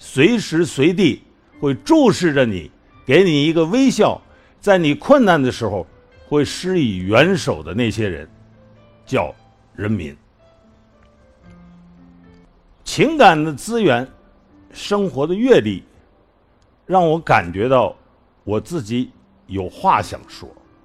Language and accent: Chinese; Henan, China; 你是四川的，我是河南的